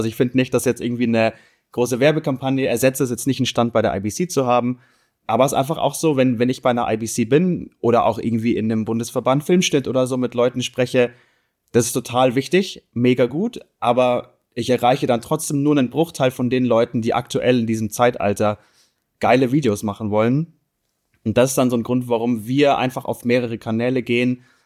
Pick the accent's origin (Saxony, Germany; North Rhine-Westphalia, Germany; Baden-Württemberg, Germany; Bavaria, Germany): Bavaria, Germany; Munich; bin aus München